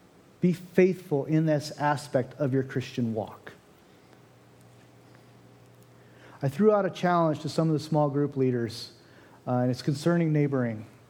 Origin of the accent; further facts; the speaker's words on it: Oregon, United States; you're an Oregonian and you meet another Oregonian, you can be in New York, you're like, yeah, brother, we're from Oregon.